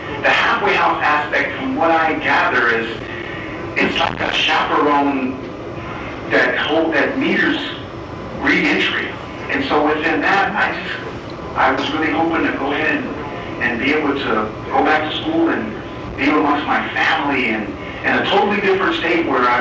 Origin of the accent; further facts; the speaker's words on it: California, United States; we're from California